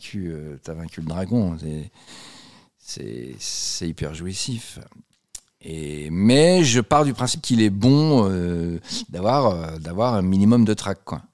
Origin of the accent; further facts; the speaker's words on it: Le Havre, Normandy, France; now in Paris, France; Je viens de ma ville du Havre.